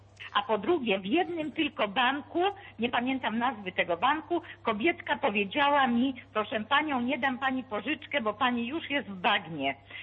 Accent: Gdańsk, Pomeranian Voivodeship, Poland; now in Germany; dzwonię teraz z Niemiec, ale ja jestem z Gdańska normalnie.

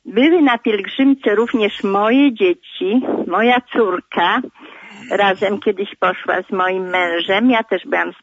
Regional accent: Poddębice, Łódź Voivodeship, Poland; Ja jestem z Poddębic.

